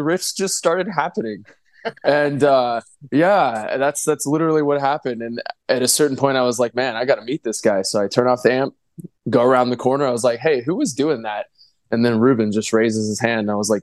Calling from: Austin, Texas, United States; Mm-hmm. I am in Austin.

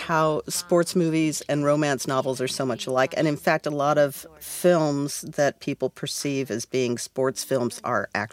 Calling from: Los Angeles, California, United States; I am a listener from Los Angeles, California.

